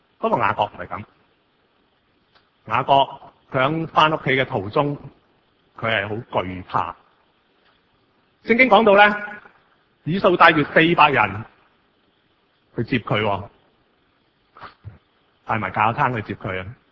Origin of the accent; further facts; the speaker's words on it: China; 我们中国人讲呢就是怎么讲，如果你即是以前出国是吧